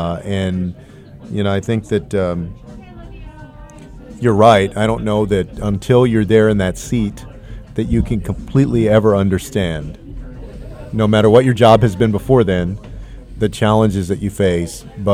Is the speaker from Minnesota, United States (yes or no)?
no; San Antonio, Texas, United States; Like, I grew up in San Antonio, which is about 4 hours away from the U.S.-Mexico border. I was the mayor of that city.